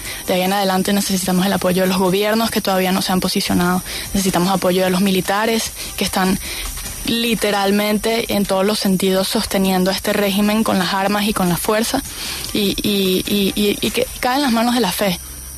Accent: Venezuela; Es nuestro deber como venezolanos defender nuestro voto

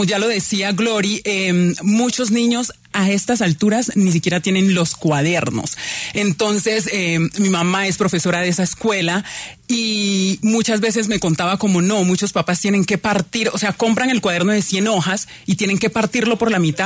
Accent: San Agustín Terrón, Mexico; me toca directamente porque este es en mi pueblo, en San Agustín Terrón

